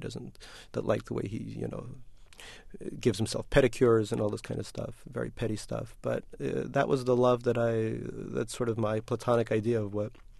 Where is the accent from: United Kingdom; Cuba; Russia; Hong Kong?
Russia; now in United States; I was very, very sick when I was growing up in Russia.